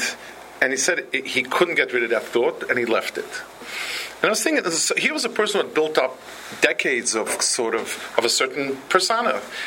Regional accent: Lakewood, New Jersey, United States; when I was growing up in Lakewood, there were maybe about 100 people.

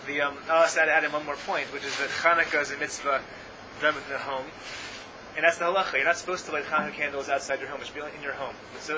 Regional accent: Atlanta, Georgia, United States; I grew up in Atlanta

